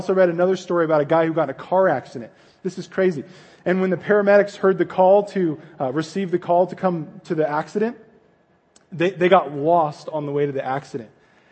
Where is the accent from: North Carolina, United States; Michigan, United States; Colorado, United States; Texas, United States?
Colorado, United States; we're really close where I grew up in Colorado to the mountains. So we drove to Boulder, which was like 20 minutes away